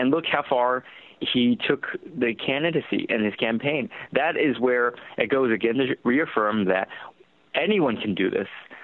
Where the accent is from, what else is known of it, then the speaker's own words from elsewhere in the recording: California, United States; I'm fourth generation Chinese American, born and raised in Silicon Valley